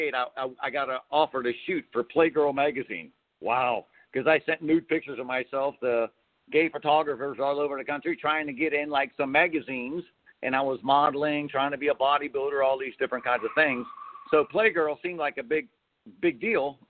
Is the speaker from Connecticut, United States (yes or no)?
no; Cincinnati, Ohio, United States; I went home to my hometown, did it there in Cincinnati, got arrested, made the news.